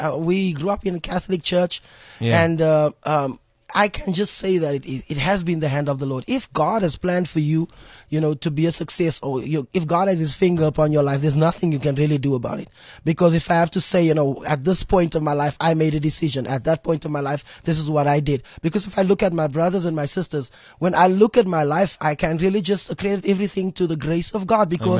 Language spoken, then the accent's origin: English; Eldorado Park, Gauteng, South Africa; Okay, for me, I mean, Eldorado Park, you know, it's renowned for gangsterism, renowned for, you know, drug abuse and all of those kind of things happening there.